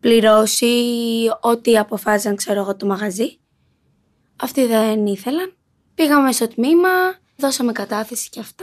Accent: Athens, Attica, Greece; Εδώ, Αθήνα.

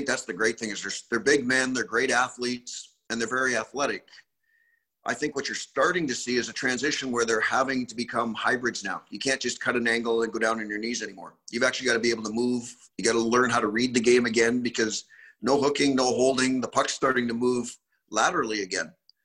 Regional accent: Canada; Growing up in Canada, probably not as much as some of the guys that played in the States.

